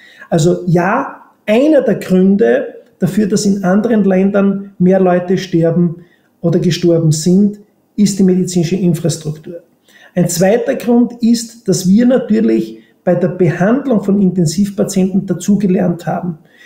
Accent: Austria; das darf ich als Österreicher vielleicht sagen

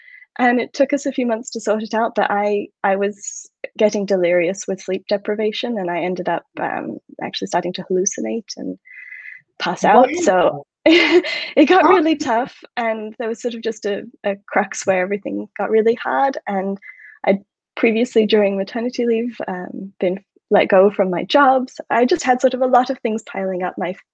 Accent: Australia; I'm Australian, but I've lived most of my life away from home, Australia.

